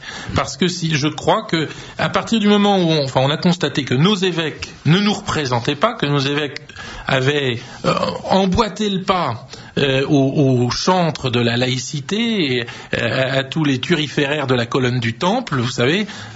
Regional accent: France; Nous sommes Français et en tant que Français, nous sommes structurellement chrétiens.

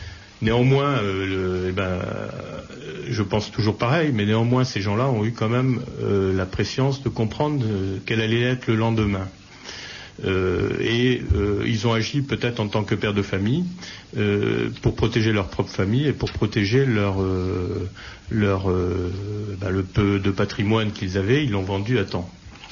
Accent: Oran, Oran Province, Algeria; moved away; Comme vous le savez, je suis pied-noir, je vivais au rang.

